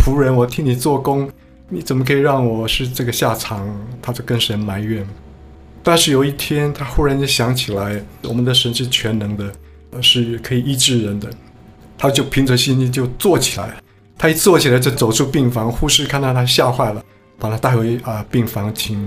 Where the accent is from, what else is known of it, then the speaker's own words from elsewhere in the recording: Taiwan; also born or lived in United States; now in Canada; 我是从台湾来到加拿大的，在台湾的时候我对基督教非常没有好感